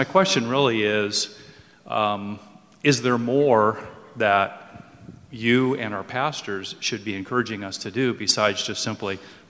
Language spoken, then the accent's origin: English; St. Louis, Missouri, United States; St. Louis, Missouri.